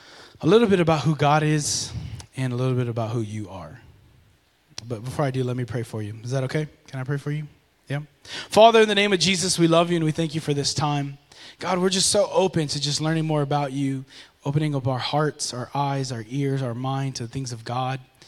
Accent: San Marcos, Texas, United States; So I grew up here in San Marcos, and I grew up kind of like, I don't know what side of town it is, Belvin Street near Wonder World.

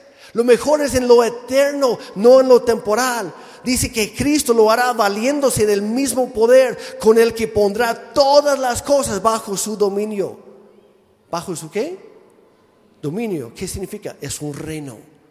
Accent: Mexico; Como yo soy mexicano, tengo que vivir de acuerdo a la ley mexicana

